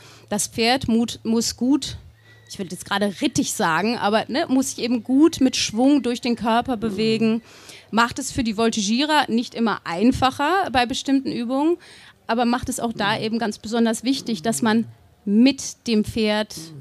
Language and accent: German; Erkerode, Lower Saxony, Germany; Ich komme aus einem kleinen Dorf, Erkerode, liegt am Elm. Und das ist in der Nähe von Braunschweig.